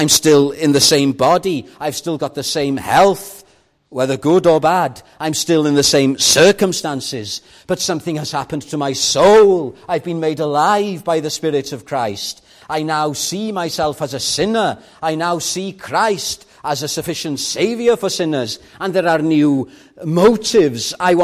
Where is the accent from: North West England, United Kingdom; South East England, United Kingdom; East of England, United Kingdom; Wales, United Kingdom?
Wales, United Kingdom; Llandudno; let me tell you about a church in my hometown in Llandudno on the high streets.